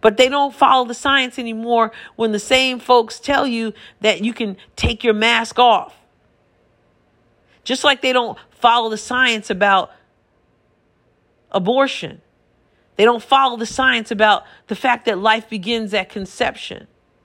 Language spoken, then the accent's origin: English; New York, United States; moved away; I'm from New York originally, but I moved away a few years ago.